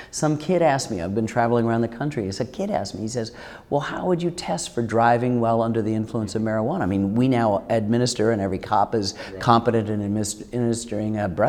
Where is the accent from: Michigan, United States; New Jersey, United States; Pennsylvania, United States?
Michigan, United States; Ann Arbor; I grew up in Ann Arbor, Michigan, where in the late 60s we had a $5 pot thing.